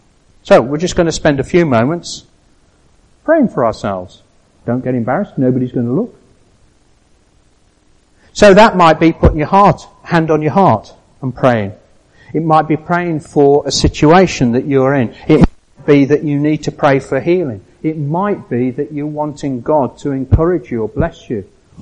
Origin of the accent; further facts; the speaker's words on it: England, United Kingdom; Or probably a bit more subtle, because obviously I'm English.